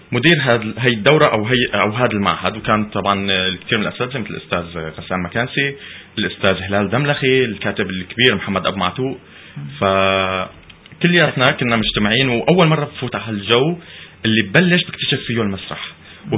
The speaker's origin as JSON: {"language": "Arabic", "town": "Aleppo", "region": "Aleppo Governorate", "country": "Syria", "tie": "born or raised there", "said": "طبعا ما ذكرنا الموضوع، أنا ابن مدينة حلب، وهذا الشيء الحلو اللي مدينة الطرب والأشياء الأصيلة."}